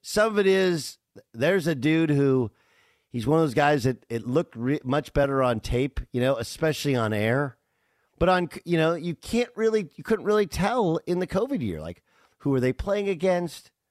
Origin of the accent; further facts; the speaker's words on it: Orange, California, United States; I grew up in Orange because the city of Orange is famous basically, I think, for two things.